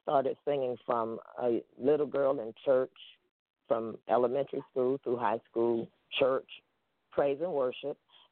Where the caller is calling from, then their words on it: Meridian, Mississippi, United States; I'm calling from Meridian, Mississippi.